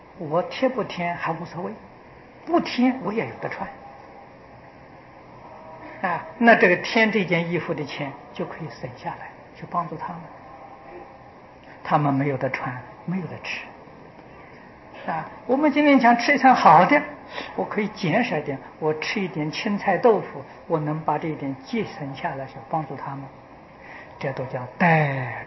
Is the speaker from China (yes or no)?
no; Taiwan; 今天我们台湾人的生活比大陆同胞生活过得好的太多太多啊！